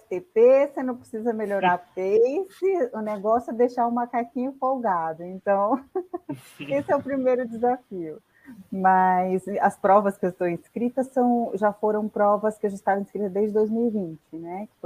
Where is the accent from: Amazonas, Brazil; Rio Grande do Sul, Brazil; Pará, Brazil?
Amazonas, Brazil; eu sou amazonense, mas quando eu estava lá, eu só pulava na água